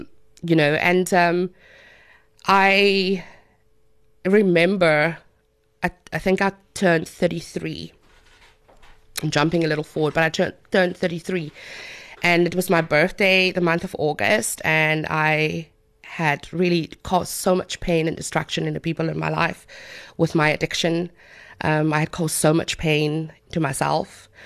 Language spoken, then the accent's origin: English; Cape Town, Western Cape, South Africa; until I was 12 or so, until my mom came to get my sister and I, and we moved to Cape Town. I am from Cape Town, but not, I'm from a really small community outside of Cape Town.